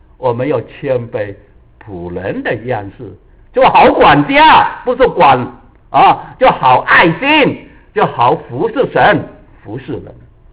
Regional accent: China; 我们中国人，中国一个姐妹知道蔡淑娟啊

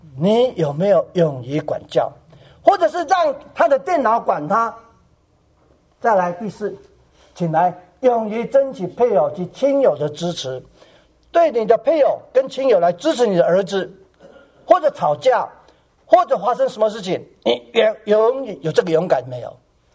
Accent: China; 在照顾我们中国人的儿女们，多么的伟大呀！

